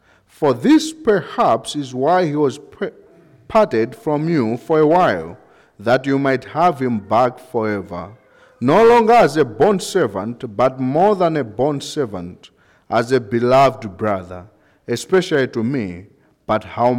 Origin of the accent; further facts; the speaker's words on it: Malawi; we are from Malawi, the southern part of Africa